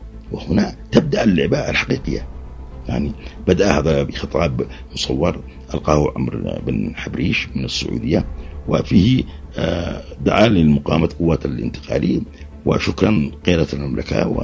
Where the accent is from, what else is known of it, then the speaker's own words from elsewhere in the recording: Yemen; سنكون نحن أبناء اليمن الشرفاء،